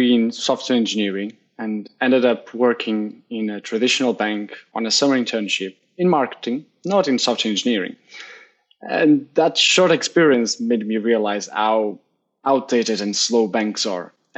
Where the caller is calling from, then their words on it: Braga, Braga District, Portugal; So I'm in Braga, which is a city in the north of Portugal.